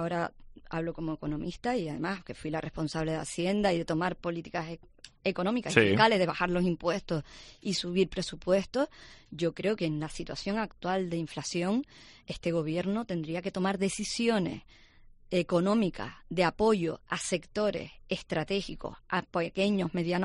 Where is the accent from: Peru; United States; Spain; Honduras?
Spain; Canary Islands; Yo soy tinerfeña, mis hijas viven aquí